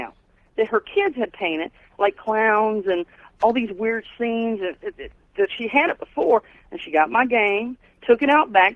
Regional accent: Kentucky, United States; I'm originally from Kentucky, okay?

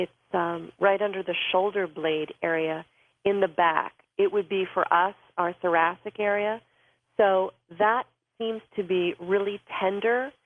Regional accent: Bedford, Pennsylvania, United States; I was from Bedford.

